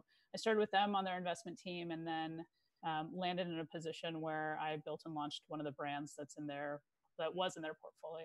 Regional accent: Ohio, United States; I grew up in Ohio and my mom kept trying to find alternative treatments to make him more comfortable

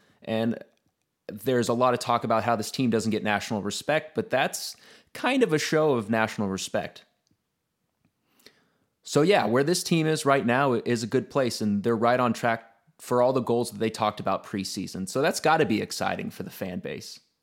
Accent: Austin, Texas, United States; I'm from Texas, Austin, Texas, originally.

